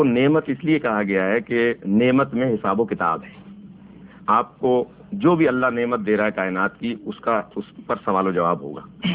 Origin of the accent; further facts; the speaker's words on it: Sindh, Pakistan; میں عرض کروں کہ میرا تعلق بھی اندرون سندھ سے ہے